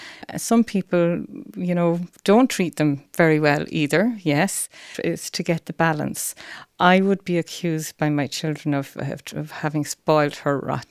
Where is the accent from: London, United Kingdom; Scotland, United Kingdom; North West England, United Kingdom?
Scotland, United Kingdom; Aberdeen; So I was born in Aberdeen in Scotland in 1958.